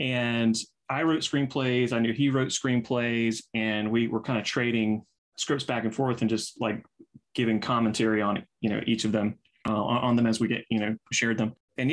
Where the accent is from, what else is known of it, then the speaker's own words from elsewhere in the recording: the South, United States; and I'm from the South, particularly Southern people who take things, you know, very seriously.